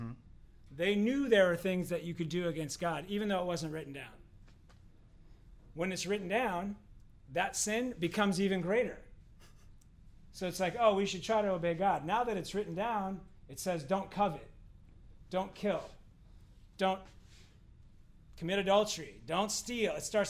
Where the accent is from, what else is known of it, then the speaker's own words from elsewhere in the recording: Washington, United States; So I grew up in Washington State.